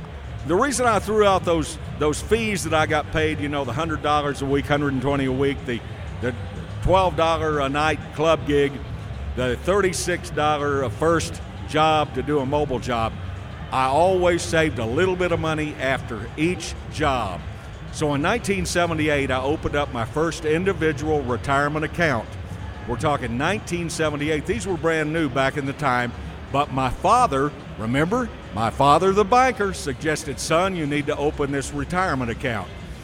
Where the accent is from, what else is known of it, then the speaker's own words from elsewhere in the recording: Texas, United States; you know I'm a guy from Texas, and they say Texans talk so slow.